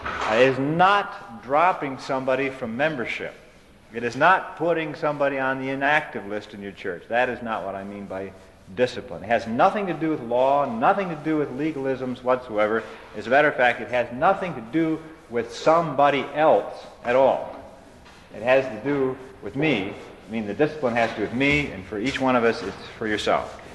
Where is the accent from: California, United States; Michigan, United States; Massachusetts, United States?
Michigan, United States; Kalamazoo; I am from Kalamazoo, Michigan.